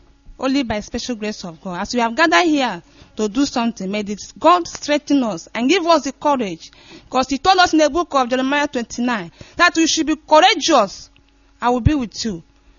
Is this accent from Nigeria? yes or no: yes; Obo, Imo, Nigeria; from Obo, local government in Imo State, Nigeria.